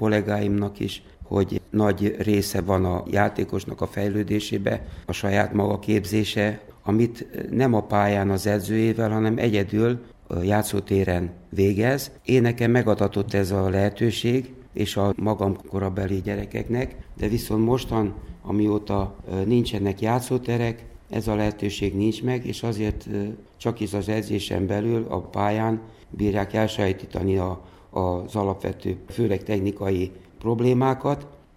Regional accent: Arad, Arad County, Romania; Az volt a szerencsém, hogy Aradnak olyan részére születtem, ahol egy nagy kiterjedésű rét volt, és akkor ez adta a lehetőséget, hogy egész nap a gyerekekkel ott kint szaladgáljunk, játszunk, focizzunk.

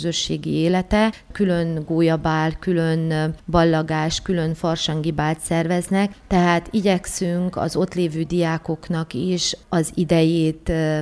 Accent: Sălaj, Romania; now in Arad, Romania; én nem itt születtem, én Szilágy megyéből származom, nagyon úgy érzem, hogy ehhez a közösséghez tartozom.

